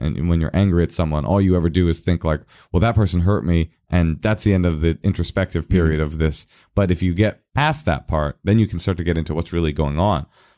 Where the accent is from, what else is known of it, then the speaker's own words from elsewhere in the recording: Oakland, California, United States; As a white kid growing up in Oakland, you always really clung to these sorts of sentiments.